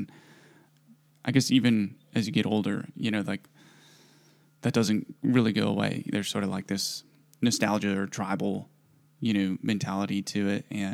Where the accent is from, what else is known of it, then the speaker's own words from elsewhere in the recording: Wisconsin, United States; But maybe it was growing up in the Midwest, you know, growing up in Wisconsin.